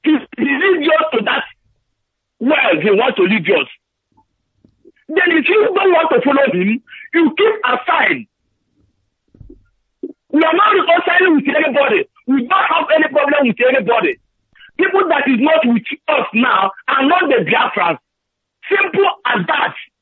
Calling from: Madrid, Community of Madrid, Spain; I'm calling from Madrid.

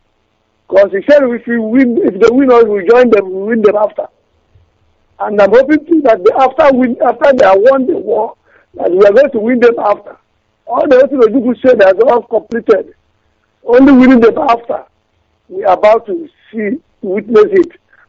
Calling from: Aba, Abia, Nigeria; I'm calling from Aba.

